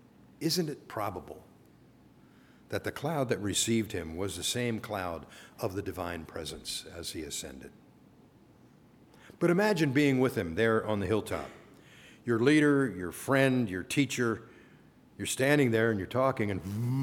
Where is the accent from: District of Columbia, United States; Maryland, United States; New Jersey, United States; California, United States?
Maryland, United States; I said, "Well, we're from Maryland. Do you think you could?"